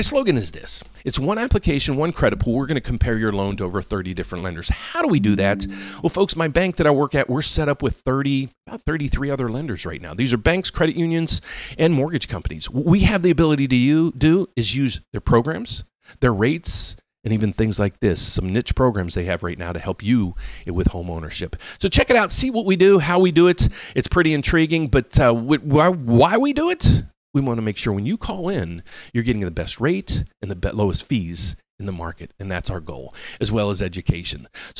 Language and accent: English; West Virginia, United States; West Virginia, my hometown originally, it is up 450%.